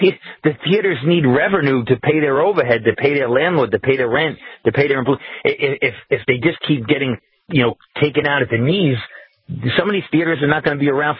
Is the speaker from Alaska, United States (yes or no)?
no; Brooklyn, New York, United States; And it always aired on 4th of July on WPIX Channel 11 in New York. I grew up in Brooklyn. I remember it very well.